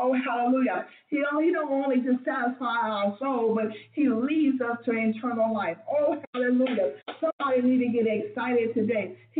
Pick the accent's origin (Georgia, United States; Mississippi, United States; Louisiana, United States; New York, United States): Mississippi, United States; accent: Mississippi; you have to excuse my Mississippi accent